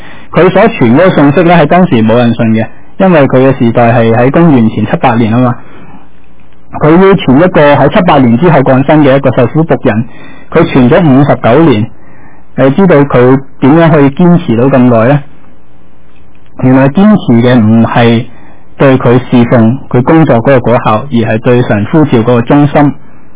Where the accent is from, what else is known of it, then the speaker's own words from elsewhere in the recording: China; 所以我哋中国人所谂咧，佢都应该系做官啦，升官发财咁啦